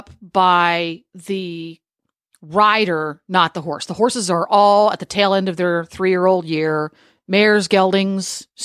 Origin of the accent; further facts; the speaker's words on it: Ocala, Florida, United States; from Ocala, Florida